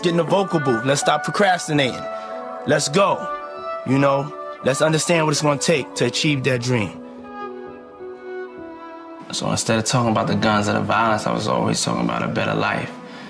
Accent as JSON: {"language": "English", "region": "New York", "country": "United States", "said": "I'm from New York. I love New York. I love the city of New York."}